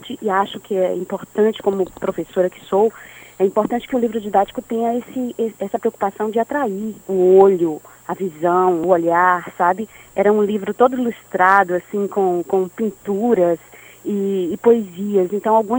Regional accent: Ilhéus, Bahia, Brazil; eu fiz letras na UESC, na faculdade da minha terra, eu sou de Ilhéus

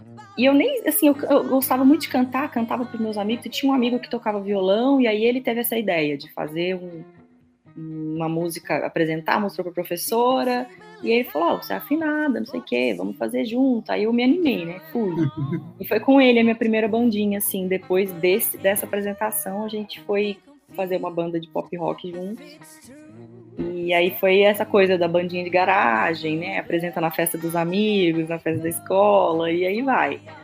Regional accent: Contagem, Minas Gerais, Brazil; que eu sou mineira, né, sou lá de Contagem

